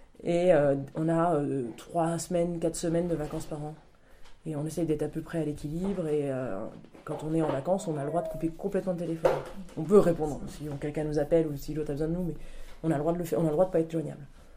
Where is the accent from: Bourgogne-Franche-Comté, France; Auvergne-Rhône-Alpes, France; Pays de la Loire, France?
Bourgogne-Franche-Comté, France; Je suis de Saône-et-Loire.